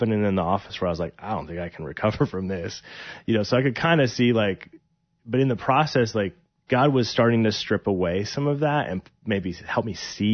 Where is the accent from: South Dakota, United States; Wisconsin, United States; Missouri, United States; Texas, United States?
Wisconsin, United States; Milwaukee; And so it was one of those things where I grew up in Milwaukee my whole life and no one leaves.